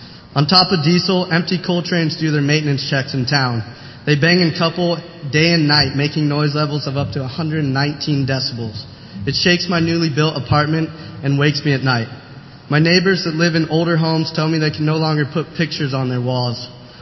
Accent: Montana, United States; I'm from Mizzou, Montana.

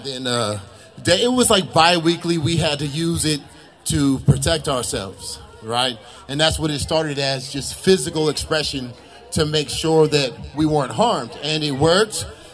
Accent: Oxford, Ohio, United States; also born or lived in Cincinnati; I was born in Cincinnati, Ohio, and I grew up in Oxford, Ohio.

